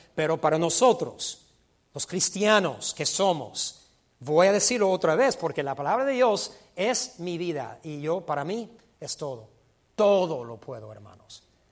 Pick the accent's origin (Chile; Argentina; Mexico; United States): United States; Spanish is a second language; como yo soy gringo, soy americano